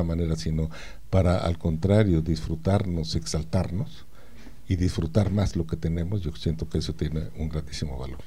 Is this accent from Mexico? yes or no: yes; Mexico; ya que soy mexicano